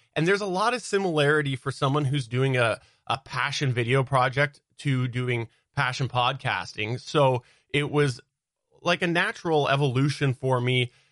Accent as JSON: {"language": "English", "country": "Canada", "said": "And being Canadian, I have to say we do have a lot of impact from the U.S."}